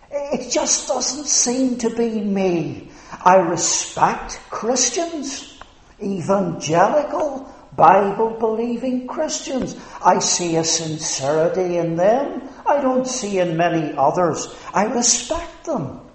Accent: Northern Ireland, United Kingdom; accent: Ulster; Now you can tell from my accent, if you don't know me, where I come from, I suspect. And of course, one of the words that would mark the province of Ulster is division.

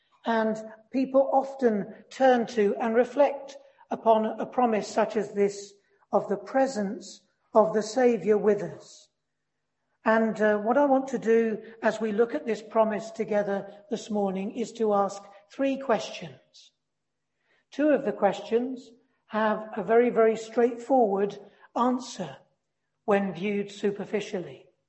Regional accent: South East England, United Kingdom; around where I was brought up in Sussex from time to time.

